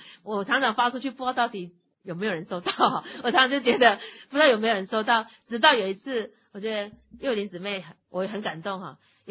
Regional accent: Taiwan; now in United States; 在我从台湾来到美国

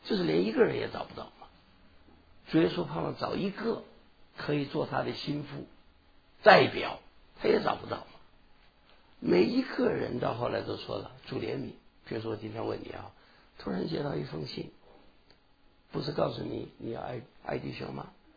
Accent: Taiwan; moved away as an adult; now in United States; 我现在在美国，因为也都40多年了，所以也很习惯。那是我刚刚从台湾过来，人也很台湾化，观念也很台湾化

